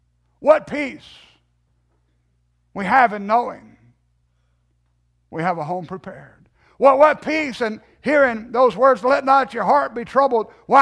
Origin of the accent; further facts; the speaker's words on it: United States; I can go anywhere in the world and I'm still glad I'm an American.